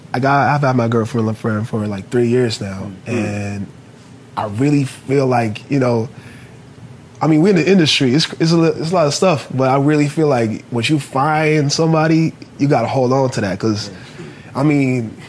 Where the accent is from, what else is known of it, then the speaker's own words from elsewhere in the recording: Oslo, Norway; English is a second language; And also just us being Norwegians, you know? Born and raised in Oslo, Norway, having that Scandinavian view of the world.